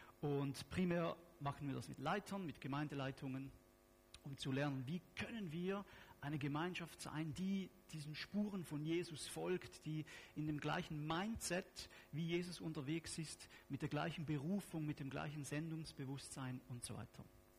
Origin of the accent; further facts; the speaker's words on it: Switzerland; German is a second language; Wir sind Schweizer. Also, was ihr mich hier sprechen hört, ist nicht Schweizerdeutsch. Das ist mein Versuch, Hochdeutsch zu sprechen.